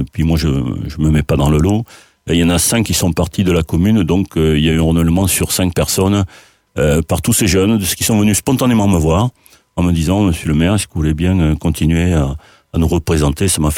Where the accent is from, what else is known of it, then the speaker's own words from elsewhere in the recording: Figeac, Occitanie, France; Je suis Figeacois, je suis né à Figeac, mes grands-parents sont de Cap-de-Nac et de Villefranche.